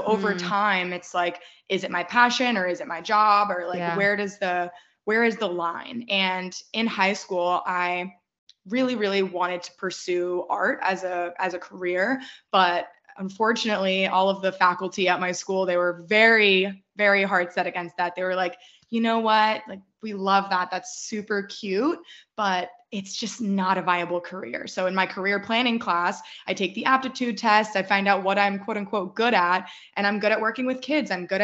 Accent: Boston, Massachusetts, United States; I was born and raised in Boston, Boston, Massachusetts, just outside of it in a little suburb.

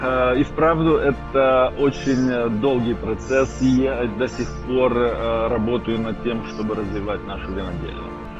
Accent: Cricova, Chișinău, Moldova; Я сам родом из Крикова.

